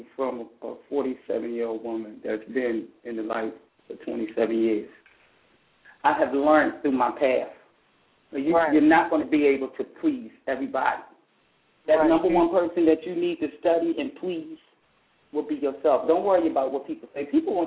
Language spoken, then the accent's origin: English; North Carolina, United States; You know I'm from North Carolina, so I'm there too.